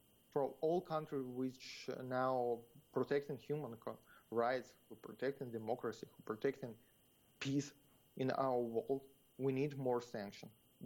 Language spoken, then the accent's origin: English; Donetsk Oblast, Ukraine; I am from Donbass. 15 kilometers from my home is Donbass, Donetsk region.